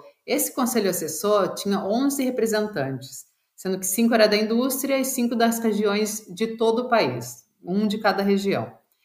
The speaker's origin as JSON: {"language": "Portuguese", "town": "La Plata", "region": "Buenos Aires Province", "country": "Argentina", "said": "Eu que venho de La Plata, assim, tem uma rixa entre La Plata e Buenos Aires, e La Plata está do lado."}